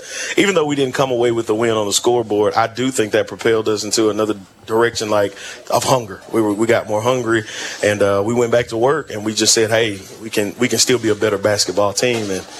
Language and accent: English; Alabama, United States; For me personally, I'm from Shelby County, so I'm not from Sylacauga, but I'd heard about Coach Jones a lot before I moved here.